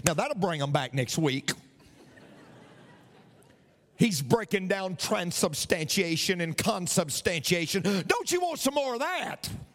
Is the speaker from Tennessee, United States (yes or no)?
yes; Tennessee, United States; moved away as an adult; when I came here 28 years ago, you got to keep in mind, I'm from Tennessee.